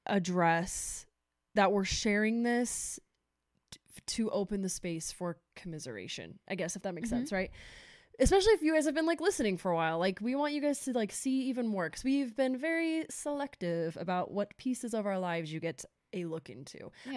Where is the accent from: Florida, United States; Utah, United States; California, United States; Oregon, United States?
Utah, United States; Morgan; So I was raised in Morgan, Utah. Shout out to Motown. It's a very small town, northern Utah.